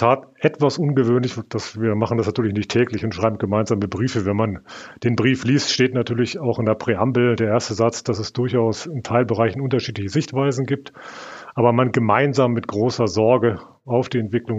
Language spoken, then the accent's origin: German; Hanover, Lower Saxony, Germany; Und ich bin Hannoveraner